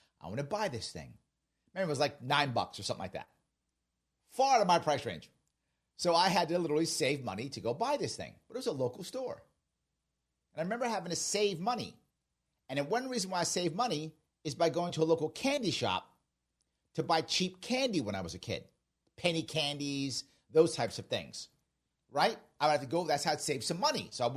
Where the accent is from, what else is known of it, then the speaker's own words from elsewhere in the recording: Bronx, New York, United States; I grew up in the Bronx, down by Yankee Stadium. Now, back in the day, in the 70s, when I was a kid, giving my age away, but that's when I was a kid. I was born in the 60s, raised in the Bronx in the 70s.